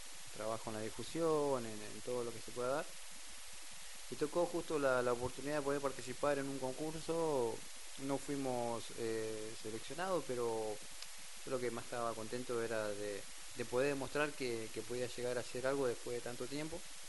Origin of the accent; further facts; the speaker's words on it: Pedro Luro, Buenos Aires Province, Argentina; yo digo que mi pueblo Pedro Luro siempre es algo muy hermoso, por ahí no nos damos cuenta de lo que tenemos, pero que es algo natural, normal, ¿viste?